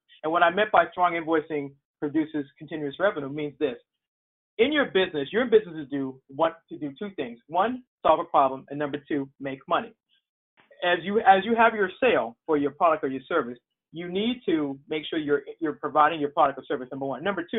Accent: Boston, Massachusetts, United States; now in Maryland, United States; I'm originally from Boston, so I actually live in Maryland now. So outside of Boston, where I'm from

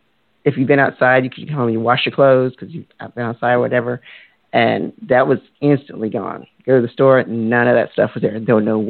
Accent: Texas, United States; also born or lived in New Orleans; because I grew up in Texas, but I'm from New Orleans.

